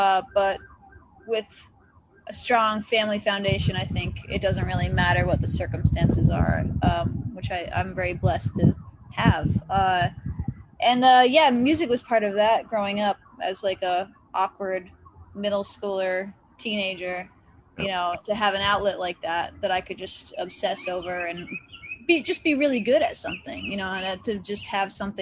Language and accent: English; Massachusetts, United States; also born or lived in Connecticut; now in Nashville, United States; Well, I was born in Western Massachusetts, or actually in Connecticut.